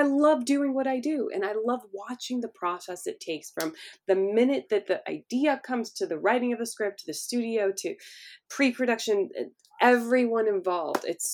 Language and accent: English; Hollywood, California, United States; So I grew up in Hollywood. So that was really amazing to hear.